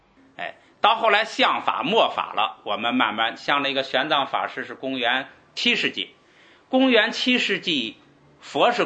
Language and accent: Chinese; China; 在正法时代，我们中国人还没听说过佛法。所以啊，到我们现在的中国，本来就是这个，就是离佛比较远，根性比较差。